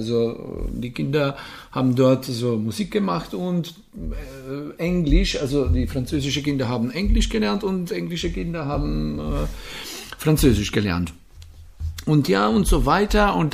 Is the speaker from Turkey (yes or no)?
no; Radlje ob Dravi, Carinthia, Slovenia; also born or lived in Paris, France; ich komme aus Radlje. Dann habe ich meine Mittelmusikschule in Maribor gemacht und dann mit 18 Jahren nach Graz gegangen. Habe ich in Graz studiert, habe ich, ja, sozusagen fast 10 Jahre war ich tätig in Graz.